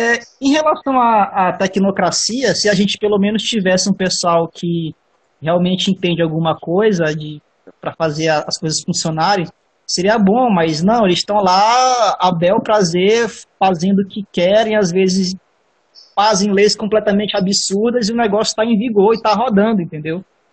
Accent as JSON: {"language": "Portuguese", "town": "São Luís", "region": "Maranhão", "country": "Brazil", "said": "Eu sou formado em Química pela UFMA, também sou daqui de São Luís, né?"}